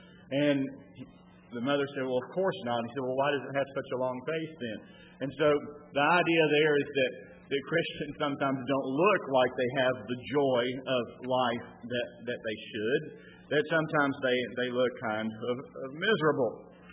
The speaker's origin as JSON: {"language": "English", "town": "Dothan", "region": "Alabama", "country": "United States", "tie": "born or raised there", "said": "When I was growing up in Dothan, Alabama, there were several of our members that lived at a nursing home"}